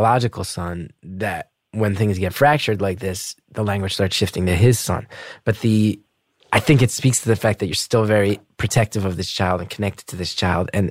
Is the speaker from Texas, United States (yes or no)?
no; New Jersey, United States; I know where I grew up in New Jersey with the Division of Youth and Family Services.